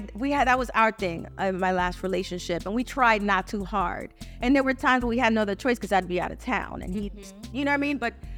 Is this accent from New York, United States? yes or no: yes; New York, United States; I'm from New York. I'm like, my bad.